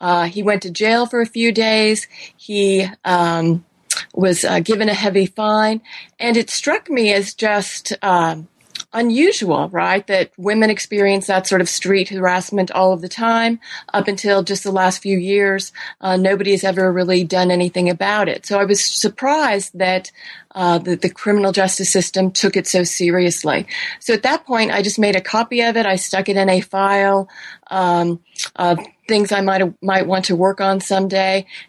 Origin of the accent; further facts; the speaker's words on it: California, United States; Sure. Well, I grew up in California